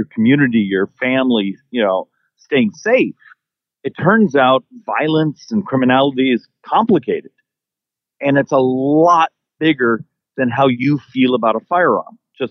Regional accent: Arizona, United States; I grew up here in Arizona, you know, a family. It was just sort of very much in the outdoors.

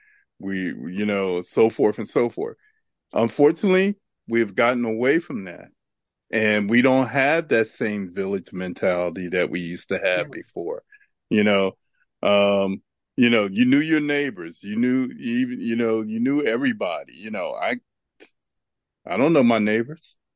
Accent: Riverside, United States; I grew up in Riverside. You know about Riverside.

